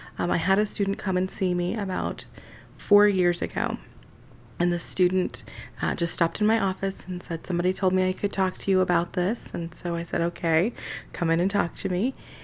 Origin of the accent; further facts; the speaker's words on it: East Layton, Utah, United States; I was born and raised in Utah. I grew up in East Layton.